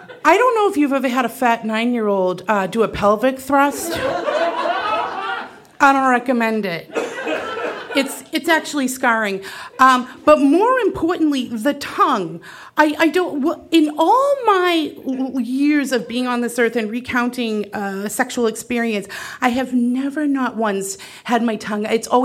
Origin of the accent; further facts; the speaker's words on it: Boston, Massachusetts, United States; went to an inner city Boston public high school.